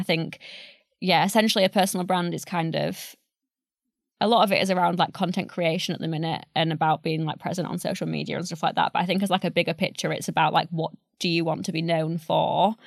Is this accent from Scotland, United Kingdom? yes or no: no; Yorkshire and the Humber, United Kingdom; accent: Yorkshire; So I lost, at that point, I lost my Yorkshire accent completely because I was surrounded by all these people with these, like you say, perfect pronunciation and really nice voices.